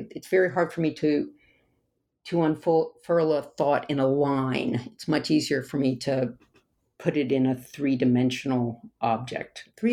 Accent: the South, United States; So I talk about how, you know, where I grew up in the South, folks had … Confederate flags or Jesus hanging on their wall.

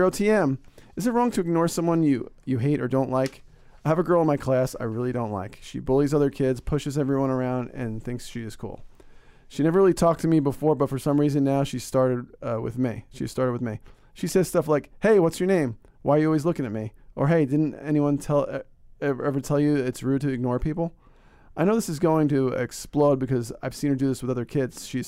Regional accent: Northeast, United States; I'm from the Northeast.

